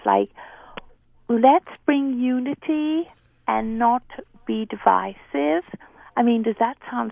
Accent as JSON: {"language": "English", "country": "Ireland", "tie": "born or raised there", "moved": "yes", "lives_now": "Baltimore, United States", "said": "I was born and raised in Ireland."}